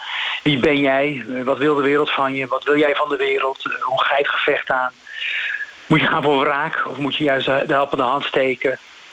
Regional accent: Amsterdam, North Holland, Netherlands; Opgroeiend in Amsterdam, Nieuw-West. Ik woon zelf in Nieuw-West, Amsterdam op dit moment.

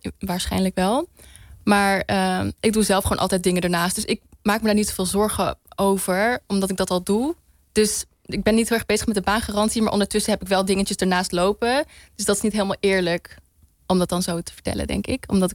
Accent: Nijmegen, Gelderland, Netherlands; now in Utrecht, Netherlands; ik wil echt gewoon hier graag wonen in Utrecht. Ik kom uit Nijmegen.

